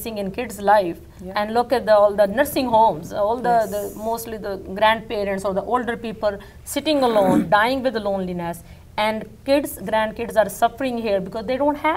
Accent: India; English is a second language; moved away; you know, like 2 years ago, I came from India.

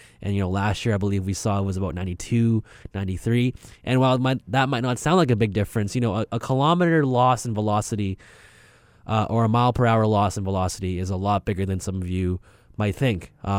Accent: Canada; So there's a lot of bad reflections of my character on this show today, you know, as a Canadian and as a hip-hop fan and as a sports fan.

